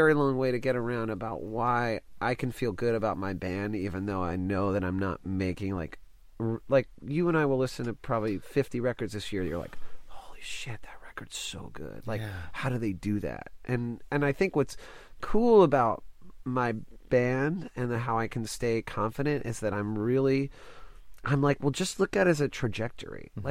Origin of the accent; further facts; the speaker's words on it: Dallas, Texas, United States; Like, I grew up in Dallas